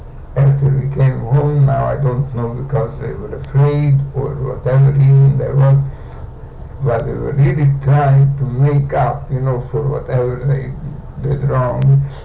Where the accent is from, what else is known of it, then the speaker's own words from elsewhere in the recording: Transylvania, Romania; There were two of us total from my hometown, a total of 24 from all over the Transylvania, from this territory, total of 24, two were taken from our hometown, and I was one of the two.